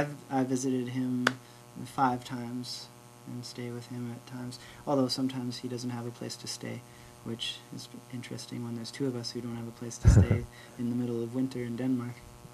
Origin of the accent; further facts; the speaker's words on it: Chilliwack, British Columbia, Canada; I grew up in Chilliwack.